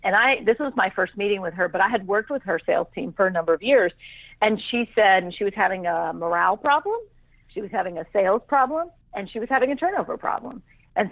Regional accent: Washington, District of Columbia, United States; now in Atlanta, United States; I'm from Washington, D.C., but I live in Atlanta, Georgia now.

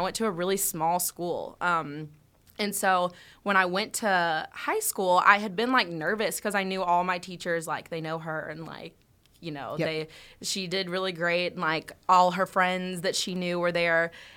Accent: Nashville, Tennessee, United States; I'm very thankful that I grew up in Nashville, but it was very intimidating because everywhere there were just like amazing musicians and stuff

